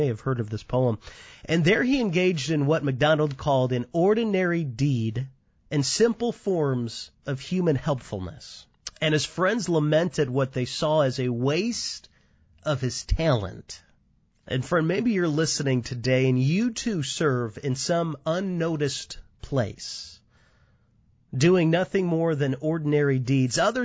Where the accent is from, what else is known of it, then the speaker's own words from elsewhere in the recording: Chicago, Illinois, United States; In fact, I grew up in Chicago